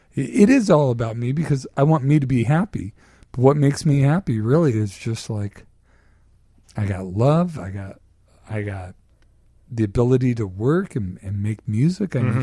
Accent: California, United States; They hated me there because I was from California.

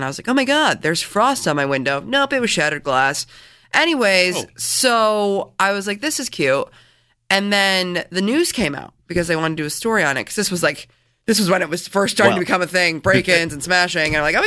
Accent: Bergen, New York, United States; considering the fact that I'm from Bergen and don't get out much.

